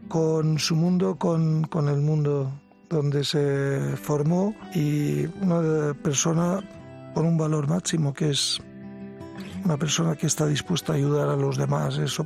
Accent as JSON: {"language": "Spanish", "region": "Balearic Islands", "country": "Spain", "first_language": "Catalan", "second_language": "Spanish", "said": "yo soy de catalano parlante, soy mallorquín"}